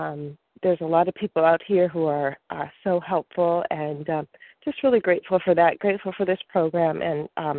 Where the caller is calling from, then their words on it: Virginia, United States; I'm calling from Virginia.